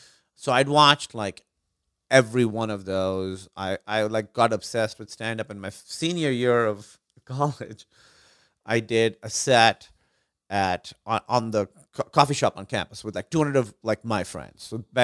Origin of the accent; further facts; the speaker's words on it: Karachi, Sindh, Pakistan; first language Urdu; English is a second language; I grew up in Karachi, Pakistan.